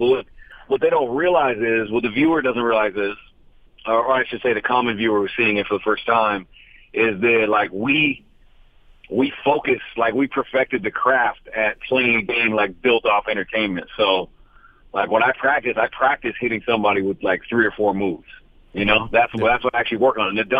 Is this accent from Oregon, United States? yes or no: yes; Keizer, Oregon, United States; So I drove up an hour from my hometown of Kaiser, Oregon with my brother